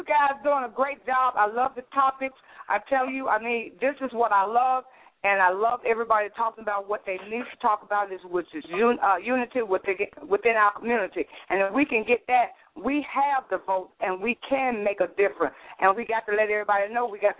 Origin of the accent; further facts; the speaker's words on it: Memphis, Tennessee, United States; now in Las Vegas, United States; I had to call because I'm actually from Memphis, Tennessee